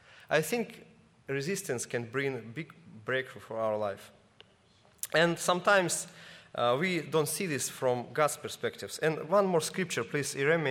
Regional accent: Mykolaiv, Mykolaiv Oblast, Ukraine; English is a second language; also born or lived in Odesa; And I come in from Odessa to Nikolaev, to my hometown, to lead a congregation.

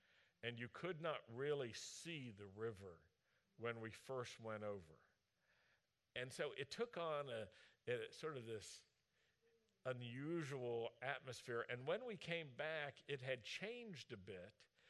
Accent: Roanoke, Virginia, United States; I'm a mountain person. Also, I grew up in Roanoke, Virginia, and we had a mountain right in our city called Mill Mountain.

